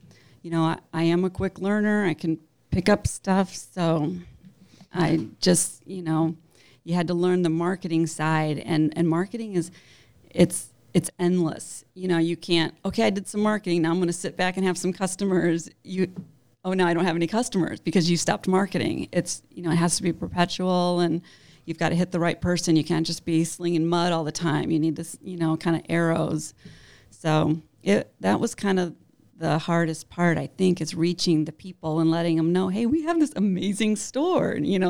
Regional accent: Collinsville, Illinois, United States; I went to Collinsville High School, and then I live in Maryville, so then got my undergrad at SIUE. So I've always been in this area, and this is my town

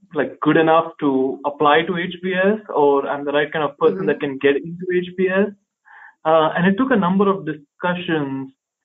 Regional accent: Hyderabad, Telangana, India; moved away as an adult; also born or lived in Urbana-Champaign; now in Seattle, United States; I grew up in Hyderabad, India. It's a town in South India. Spent 18 years of my life over there. Moved to Urbana-Champaign, which was kind of a shock.

